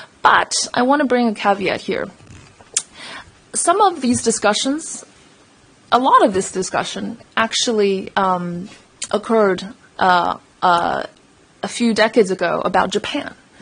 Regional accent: China; moved away; The only three things that people knew when I said I came from China is Tibet, Tiananmen Square, and human rights.

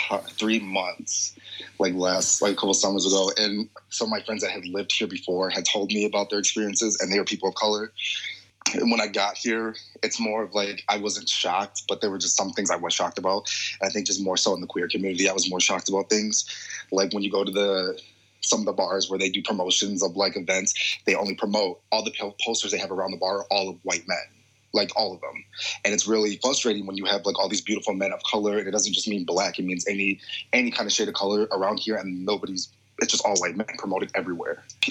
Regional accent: United States; being an American citizen in a different country with what's happening in my country

